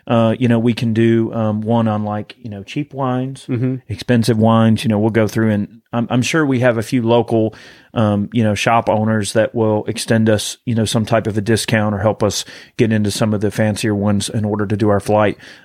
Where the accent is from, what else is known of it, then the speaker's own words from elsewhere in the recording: the South, United States; I'm from the South. Okay. I can make fun of Southern people. I am a Southern person.